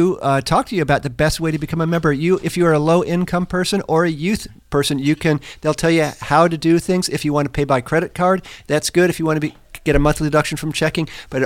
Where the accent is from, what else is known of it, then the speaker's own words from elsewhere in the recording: Chicago, Illinois, United States; My hometown of Chicago, our hometown of Chicago, by the way.